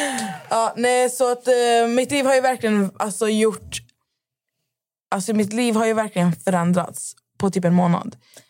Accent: Skövde, Västra Götaland County, Sweden; Så jag var hemma i Skövde

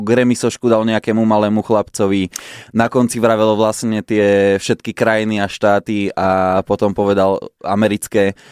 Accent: Kremnica, Banská Bystrica Region, Slovakia; ja keď som mal 18 a chodieval som ešte, keď som bol doma a brigadoval som, tak som chodieval vždy z Kremnice na Skalku do relax centra hore

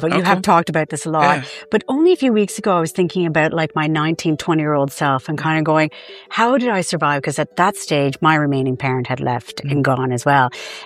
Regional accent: Canada; now in Ireland

